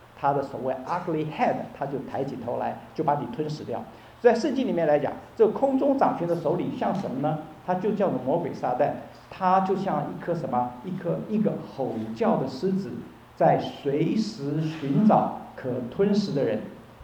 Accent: Taiwan; 我是在这个台湾长大的哈，在台湾长大的话实际上就是说有很多这个道德伦理的教导

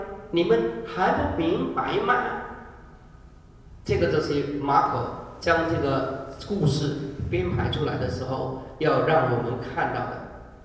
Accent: Guangdong, China; 我们广东人说 money money home，

